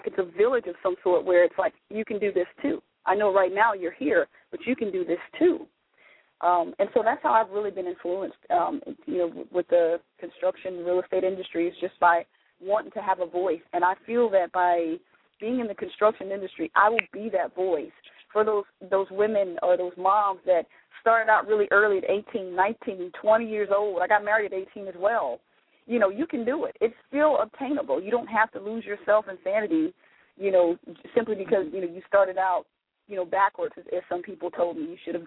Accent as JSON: {"language": "English", "region": "Florida", "country": "United States", "tie": "born or raised there", "said": "That's kind of how I grew up in South Florida."}